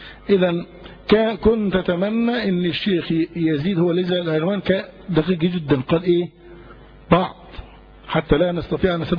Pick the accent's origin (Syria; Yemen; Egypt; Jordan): Egypt; عندنا فقط في مصر